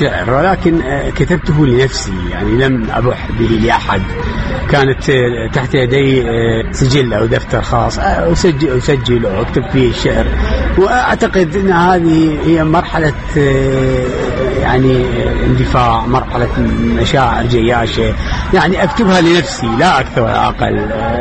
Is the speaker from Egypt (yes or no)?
no; Baghdad, Baghdad Governorate, Iraq; نشأت في الحارات والمناطق الشعبية في بغداد كالكثيرين، ومن أسرة متوسطة الحال